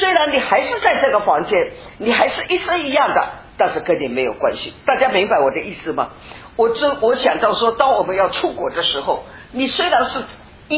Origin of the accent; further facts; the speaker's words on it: China; born there; 正如同我们是中国人，我知道我生下来是中国，生在中国。